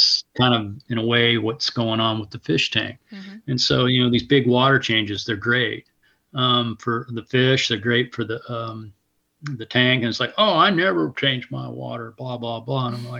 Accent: Bloomington, Indiana, United States; I had like a whole bunch of aquariums growing up in Bloomington, Indiana.

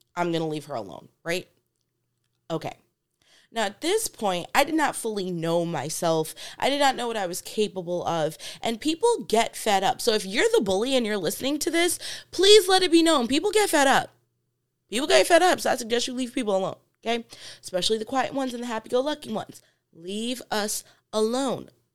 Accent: New York, United States; now in California, United States; So this is California. I'm from New York. These are two completely different mindsets.

